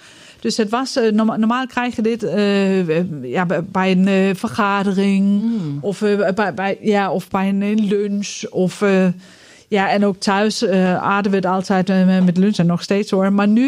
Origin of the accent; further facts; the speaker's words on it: Denmark; Dutch is a second language; Van Denemarken, waar ik vandaan kom.